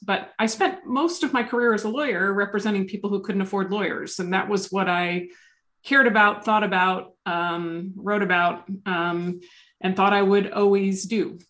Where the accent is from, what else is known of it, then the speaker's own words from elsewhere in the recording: New Jersey, United States; And she lived in New York City. I grew up in New Jersey.